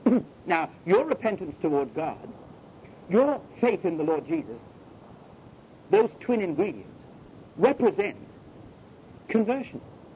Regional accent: London, United Kingdom; born there; I was a Christian simply because my face was white and I was born in London

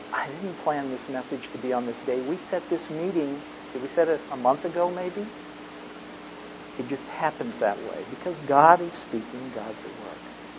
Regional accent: United States; I grew up in the United States.

